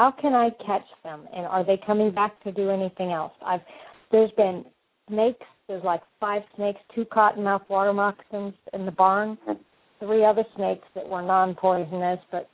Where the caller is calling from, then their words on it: Florida, United States; I'm calling from Florida